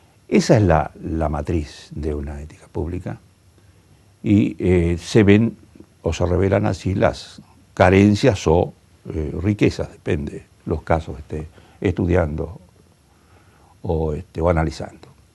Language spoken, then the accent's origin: Spanish; Argentina; Yo parto de la base que soy un argentino veterano